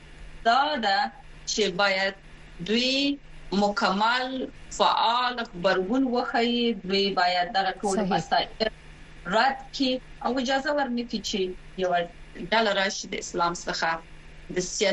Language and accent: Pashto; Afghanistan; now in London, United Kingdom; نیوکې مې د یو افغان په توګه صرف نه ده، د یو چا په توګه چې خپل ځل شریعت او د قوانین مسایل زه دلته په لندن په یو پوهنتون کې تعقیبوم